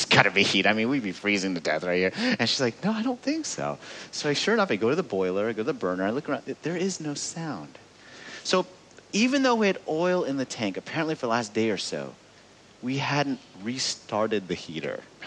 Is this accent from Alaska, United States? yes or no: no; California, United States; And when they found out I was from California, like, cold enough for you?